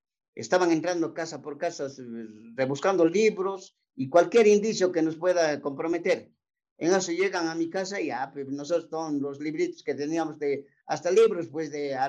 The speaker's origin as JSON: {"language": "Spanish", "town": "Huamanga", "region": "Ayacucho", "country": "Peru", "said": "casi todo lo que somos huamanguinos, nomás ayacuchanos, huamanguinos más que nada"}